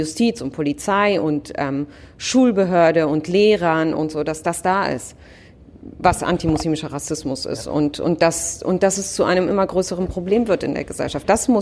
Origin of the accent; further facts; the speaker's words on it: Israel; now in Germany; Keine Ahnung, ob ich denn nicht in Israel lieber leben würde, das ist meine Heimat.